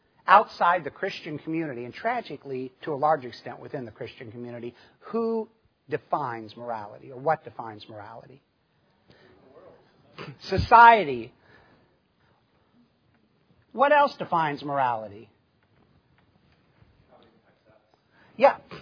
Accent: Chicago, Illinois, United States; I mean, I grew up in the Midwest, grew up in the Chicago area for a while, and you know, people say, well, big city.

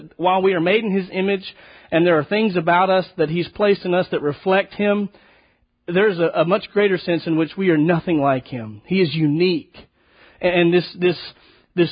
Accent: Texas, United States; I mean, we're from Texas, so we're very familiar with thunderstorms, right?

